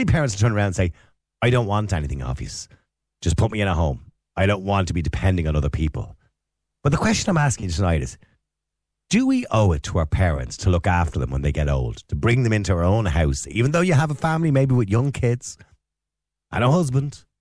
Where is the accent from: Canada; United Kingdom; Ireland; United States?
Ireland; When I say English, I'm obviously Irish, but it's an English name.